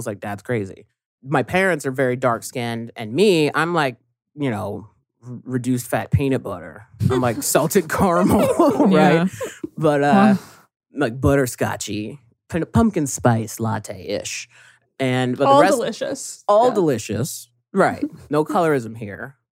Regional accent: Riverside, California, United States; growing up in Riverside, we were pretty much like the Cosbys, right? Like the only black family

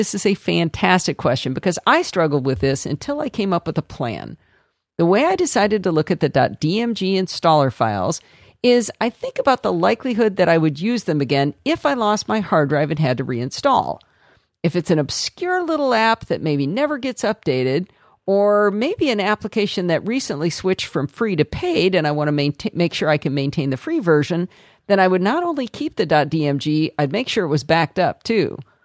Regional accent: Northville, Michigan, United States; also born or lived in Detroit / Plymouth; I was born in Detroit and I lived in Plymouth and then Northville, Michigan. We sailed out of Traverse City and Charlevoix all while I was a kid, and so had a lot of fun there, and I really like Michigan.

